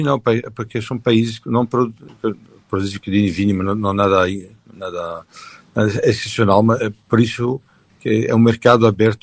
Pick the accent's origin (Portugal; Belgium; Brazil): Belgium; Portuguese is a second language; eu sou belga, casada com portuguesa, falo português curado belga.